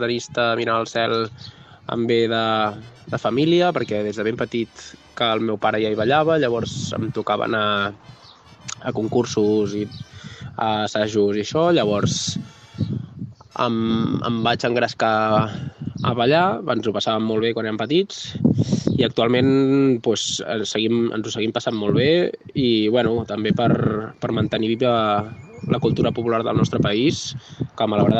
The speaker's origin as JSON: {"language": "Catalan", "town": "Sabadell", "region": "Catalonia", "country": "Spain", "said": "tinc 28 anys, soc de Sabadell."}